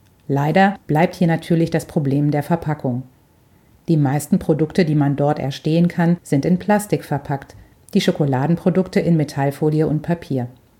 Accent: Rhineland, Germany; Kamelle nennt man bei uns im Rheinland die Süßigkeiten

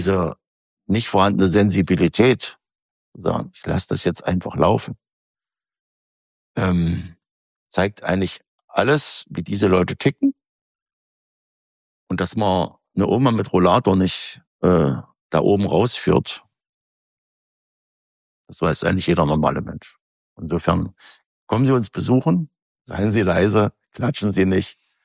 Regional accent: Saxony-Anhalt, Germany; Sachsen-Anhalt, wo ich herkomme

